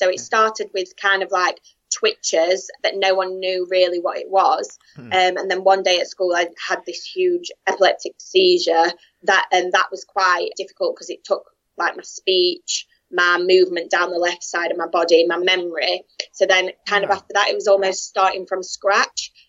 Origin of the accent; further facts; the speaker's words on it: Doncaster, Yorkshire and the Humber, United Kingdom; And then I was born in Doncaster, raised there.